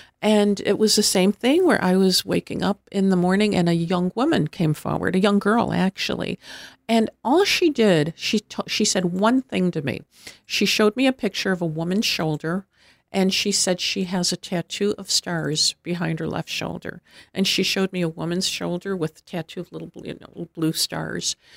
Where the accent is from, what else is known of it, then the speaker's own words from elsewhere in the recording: Detroit, Michigan, United States; I'm from the Detroit area.